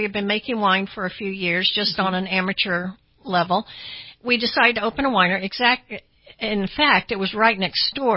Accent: Atlanta, Georgia, United States; now in Bay Area, United States; We are originally from the South. I'm from Atlanta. My husband's from Murfreesboro, Tennessee. And we kept moving further and further west until we ran out of land. So we ended up in the Bay Area.

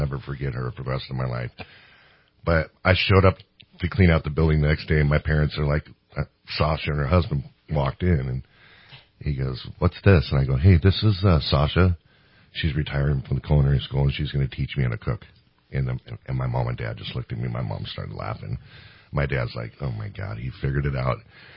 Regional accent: Portland, Oregon, United States; It's not my first rodeo. I'm from Portland, Oregon.

